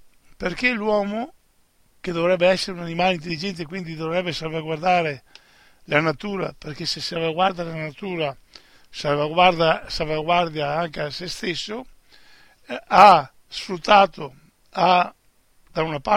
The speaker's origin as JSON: {"language": "Italian", "region": "Veneto", "country": "Italy", "said": "E poi noi, anche come veneti, non solo come veneti"}